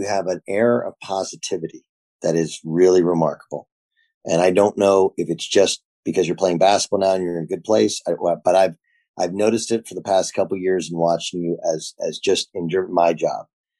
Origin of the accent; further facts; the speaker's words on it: Orange, California, United States; so I grew up in Orange, California.